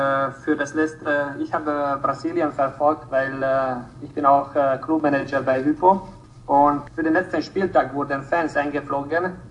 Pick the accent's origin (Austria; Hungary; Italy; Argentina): Hungary; born there; German is a second language; Als gebürtiger Ungar bin ich natürlich für die Ungarn